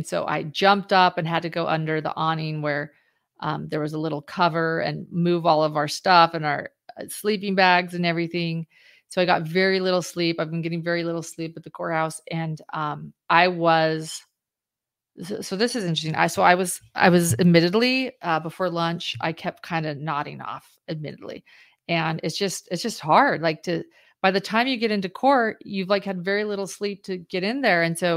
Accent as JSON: {"language": "English", "town": "Salt Lake City", "region": "Utah", "country": "United States", "tie": "born or raised there", "also_born_or_lived": "New York City / Boise / Romania", "said": "So I was born in New York City, but we only lived there a few years. And then my family moved to Boise, Idaho, and then we moved to Romania for a time. And then we moved back to the United States and we moved to Salt Lake City."}